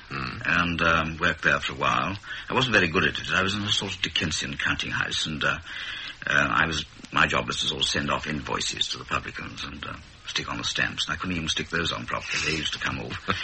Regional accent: London, United Kingdom; I am, yes. I was born in London.

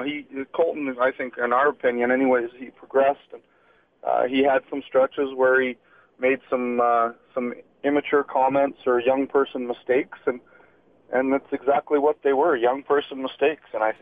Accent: Regina, Saskatchewan, Canada; And I was from Regina and a fixture at the Brandt Center for many games

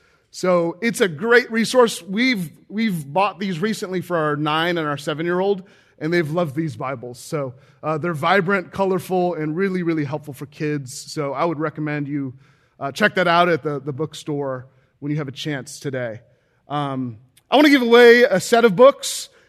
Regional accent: San Francisco, California, United States; I'm from San Francisco. We both are.

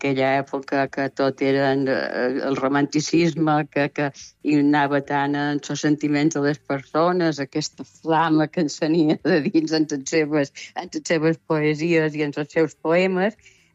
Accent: Balearic Islands, Spain; accent: Mallorcan Catalan; nosaltres també deim que som mallorquins i parlem català de Mallorca

